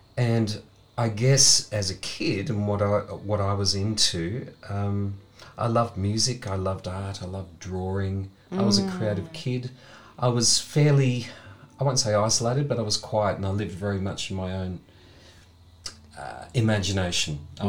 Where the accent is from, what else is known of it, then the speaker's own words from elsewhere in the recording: Adelaide, South Australia, Australia; I grew up in Adelaide, way over yonder.